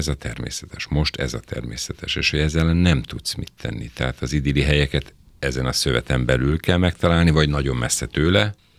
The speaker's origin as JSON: {"language": "Hungarian", "town": "Buda", "region": "Budapest", "country": "Hungary", "tie": "born or raised there", "said": "hogy én ugye Budán nőttem fel"}